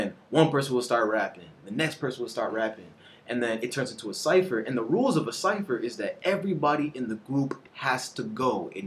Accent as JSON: {"language": "English", "country": "Belize", "tie": "born or raised there", "lives_now": "United States", "said": "So I grew up in Belize, and they didn't really freestyle too much over there in like my home country."}